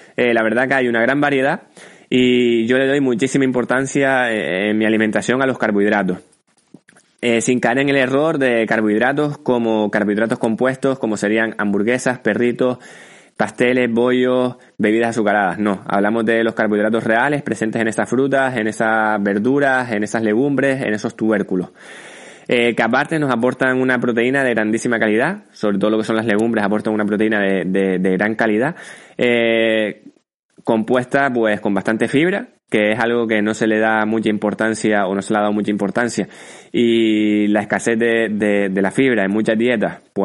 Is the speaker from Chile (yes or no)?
no; Canary Islands, Spain; tengo 27 años, soy de Gran Canaria